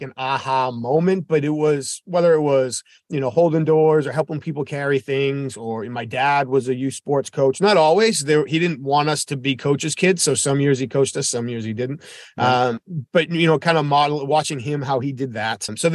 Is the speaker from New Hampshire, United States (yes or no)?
yes; New Hampshire, United States; Where I grew up in New Hampshire.